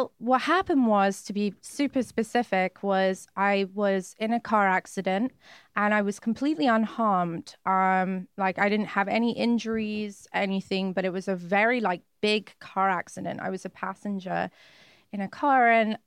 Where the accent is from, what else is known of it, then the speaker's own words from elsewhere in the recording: United Kingdom; now in United States; I'm trying very hard to actually sound a little bit more British because I don't spend any time with British people.